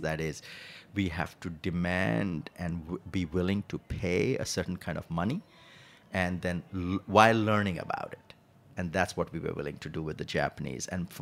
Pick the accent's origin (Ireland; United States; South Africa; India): India; eastern India; Because I come from Eastern India, which is a rice and fish culture